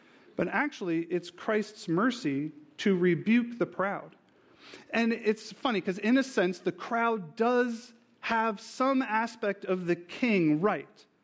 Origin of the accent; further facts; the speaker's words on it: New Jersey, United States; because we're all skeptics from New Jersey